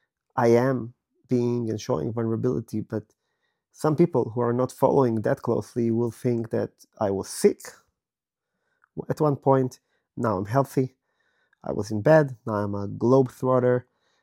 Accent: Israel; now in Europe; I was born and raised in Israel, and I lived a few years here and there, and in the last 5 years, I've been living in Europe.

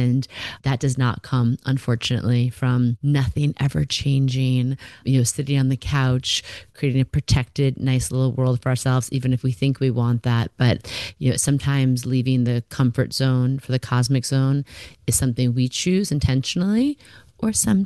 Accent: New York, United States; Generally, I'm a New York girl. For now, at the time of this recording, I'm in Montauk, which is where my family's from, eastern end of Long Island, but full-time residence in good old Manhattan.

